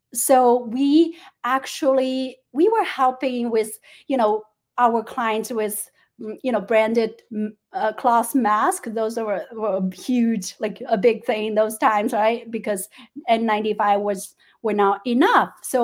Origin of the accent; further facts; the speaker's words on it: China; English is a second language; moved away as an adult; now in United States; because of my background, I grew up in China, even though I've been here in for 15 years